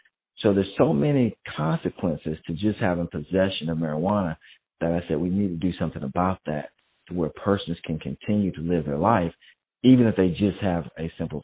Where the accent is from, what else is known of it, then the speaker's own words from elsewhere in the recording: Augusta, Georgia, United States; I was from Augusta. I went to South Carolina State University and then got my law degree from North Carolina Central.